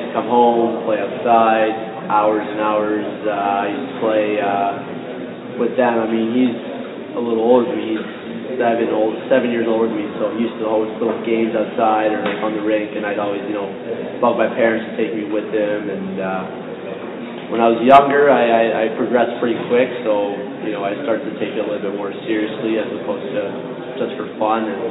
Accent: Canada; born there; Yeah, I was born in Canada.

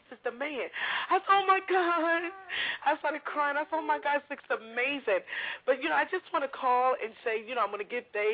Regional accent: Holyoke, Massachusetts, United States; I'm from Hollyoke.

